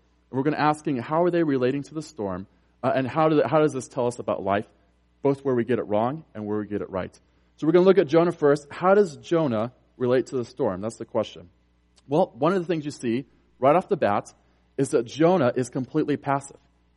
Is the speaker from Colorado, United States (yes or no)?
yes; Colorado, United States; I love the American West. I grew up in Colorado.